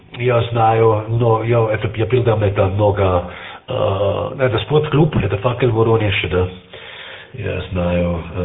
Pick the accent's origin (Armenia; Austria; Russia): Austria; Russian is a second language; Так, я из Австрии, как ситуация, это 5-6 градусов плюсом.